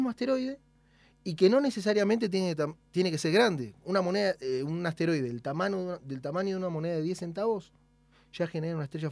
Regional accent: San Martín, Buenos Aires Province, Argentina; also born or lived in La Plata; De Buenos Aires. Nací en San Martín, provincia de Buenos Aires.

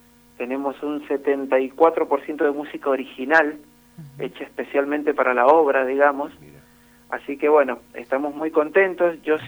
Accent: Mendoza, Argentina; para nosotros como mendocinos

